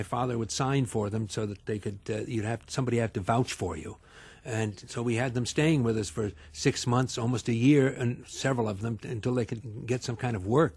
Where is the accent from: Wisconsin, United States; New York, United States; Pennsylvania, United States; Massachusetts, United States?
New York, United States; You know, the house was full of them. We had all kinds of interesting people. I think it was a great way to grow up.